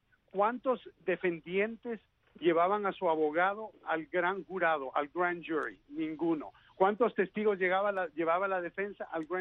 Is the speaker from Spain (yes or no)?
no; United States; Lo que tenemos que hacer como americanos y patriotas que deberíamos de ser es dejar que el proceso pase